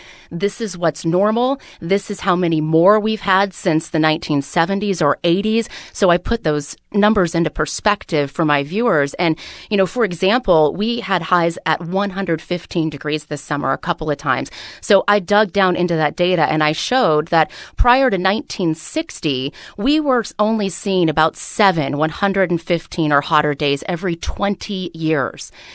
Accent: Phoenix, Arizona, United States; the changes that were happening in my hometown of Phoenix

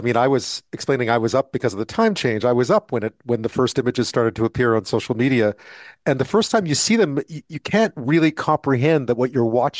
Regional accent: Montreal, Quebec, Canada; I grew up in Montreal, which is another port city with bridges.

